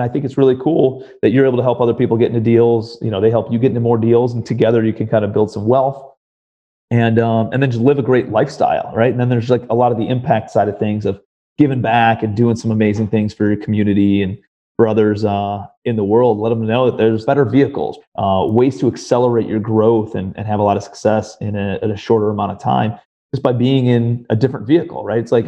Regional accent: Cleveland, Ohio, United States; now in Charleston, United States; Well, I'm from Cleveland, but I live in Charleston now.

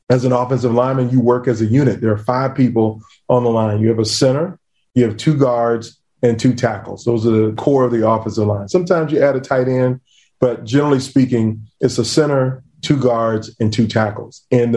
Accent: Virginia Beach, Virginia, United States; I grew up in Beach, Virginia.

